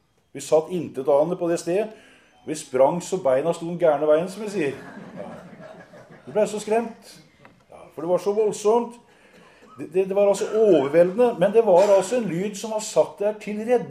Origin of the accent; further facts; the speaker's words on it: Kragerø, Telemark, Norway; Like i nærheten av det sted hvor jeg vokste opp her nede i Kragerø, så var det en bussgarasje.